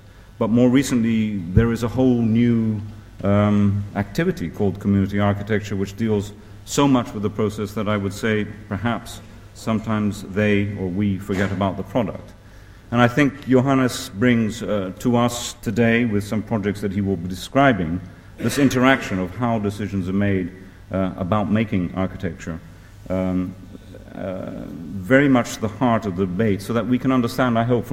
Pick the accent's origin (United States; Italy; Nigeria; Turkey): Italy; I was brought up in Italy, it was like walking around Siena.